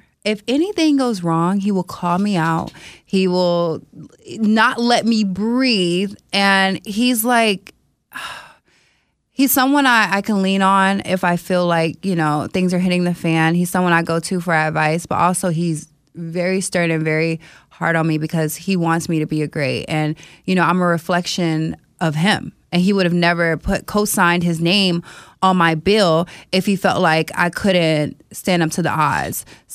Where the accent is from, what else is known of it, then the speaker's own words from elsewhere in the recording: Florida, United States; being that I'm actually a Florida native. So being that I'm from Florida and just like having my name in history books, it means the world to me.